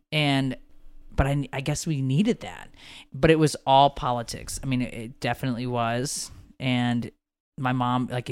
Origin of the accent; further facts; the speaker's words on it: Connecticut, United States; I grew up in Connecticut.